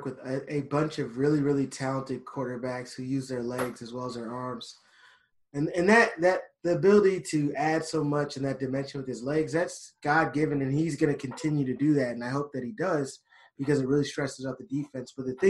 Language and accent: English; Minnesota, United States; I'm from Minnesota, so I get back and forth all the time. I usually try and help out as many quarterbacks as I can from Minnesota.